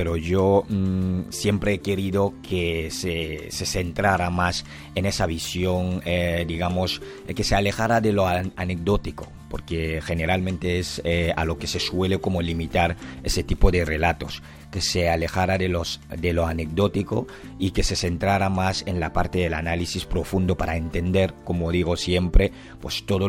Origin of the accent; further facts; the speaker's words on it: Douala, Littoral, Cameroon; La luna está en Duala. Duala es mi ciudad natal.